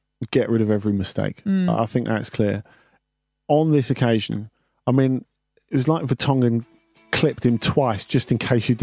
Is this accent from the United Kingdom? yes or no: yes; England, United Kingdom; moved away as an adult; now in Sofia, Bulgaria; I'm English, but my wife is Bulgarian, and I moved to Sofia in January.